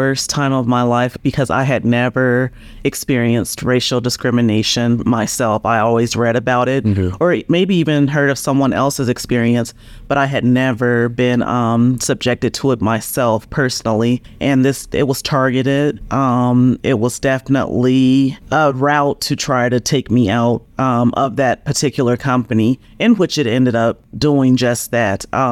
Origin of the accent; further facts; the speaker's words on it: Denver, Colorado, United States; Well, I grew up here in Colorado. I'm in Denver.